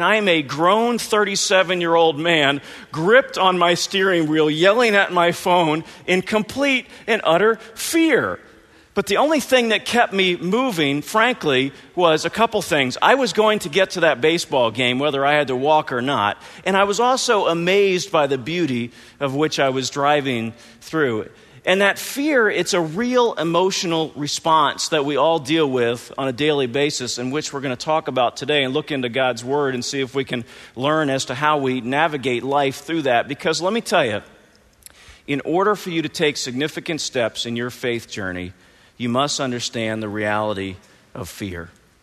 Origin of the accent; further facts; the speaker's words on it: Virginia, United States; And I'm from the South. I grew up in Virginia. And, you know, I've got a little redneck flair to me.